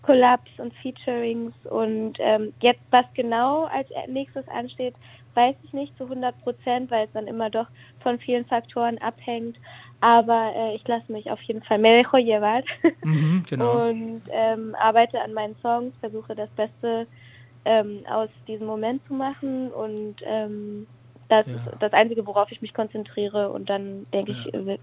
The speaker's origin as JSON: {"language": "German", "town": "Alicante", "region": "Valencian Community", "country": "Spain", "said": "das sind halt meine Wurzeln, ich komme aus Spanien so und ich habe mich so verbunden wieder"}